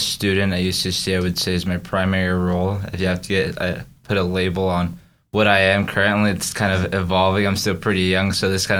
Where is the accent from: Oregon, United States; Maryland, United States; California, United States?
California, United States; San Diego; also born or lived in Mexico; born and raised in San Diego, so all of my 21 years now, my birthday was a couple of days ago, so all my 21 years have been here in San Diego, kind of bounced around from different areas depending on school, family.